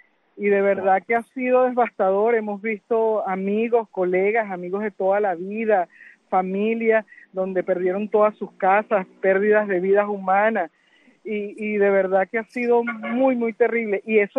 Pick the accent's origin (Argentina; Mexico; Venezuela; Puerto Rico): Venezuela; Maracay, Aragua; yo soy de Maracay, yo soy maracayera de nacimiento, de toda la vida. La zona del y vivía en la zona de las Delicias, que es la entrada, la zona de las Delicias es la entrada, digamos, hacia la vía del Castaño y Choroní